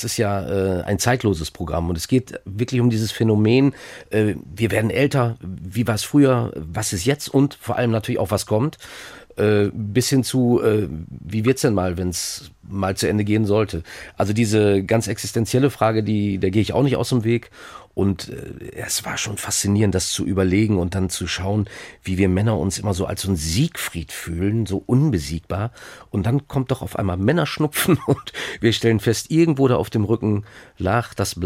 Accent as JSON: {"language": "German", "region": "North Rhine-Westphalia", "country": "Germany", "said": "ich habe wunderbare Jahre gehabt in Köln-Klettenberg. Und das Einzige ist, als Ostwestfale stehe ich natürlich auf dem Kriegsfuß mit dem Karneval."}